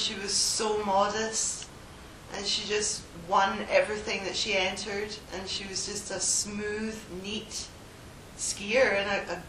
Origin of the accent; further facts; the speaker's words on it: Scotland, United Kingdom; Bonnie, Scotland.